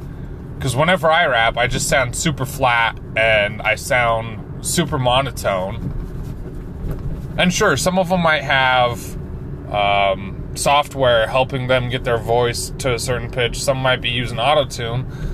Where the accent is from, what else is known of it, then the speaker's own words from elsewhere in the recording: Davis County, Utah, United States; It was the only station freaking where I grew up in Davis County that had hip-hop on it.